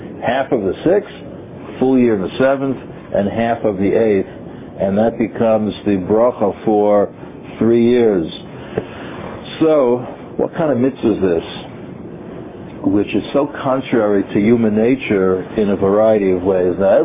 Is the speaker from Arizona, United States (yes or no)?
no; Bronx, New York, United States; my knowledge of agriculture, honed through years growing up in the Bronx